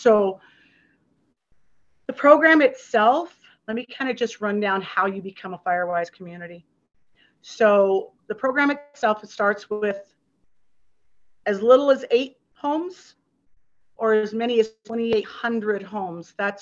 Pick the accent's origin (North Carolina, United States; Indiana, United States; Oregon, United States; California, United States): California, United States; Born and raised in Placer County, very, very, very familiar with wildland fires and the fire service.